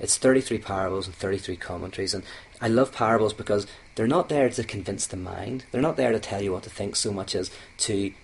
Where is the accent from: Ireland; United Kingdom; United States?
Ireland; In fact, I love fighting. I'm Irish.